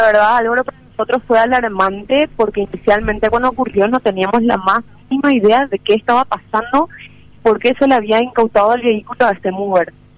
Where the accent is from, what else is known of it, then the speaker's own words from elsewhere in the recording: Paraguay; Somos todos paraguayos